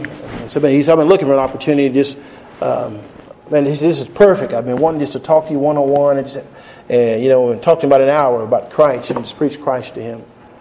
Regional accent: Texas, United States; So told them where I was from Texas originally.

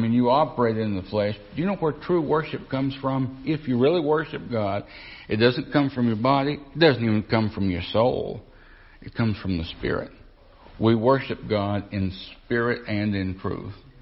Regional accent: the South, United States

